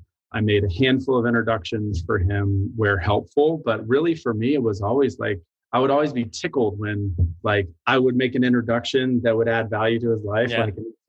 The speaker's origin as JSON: {"language": "English", "town": "Alexandria", "region": "Virginia", "country": "United States", "tie": "born or raised there", "said": "So I grew up in Alexandria, Virginia. I went to Duke University for college."}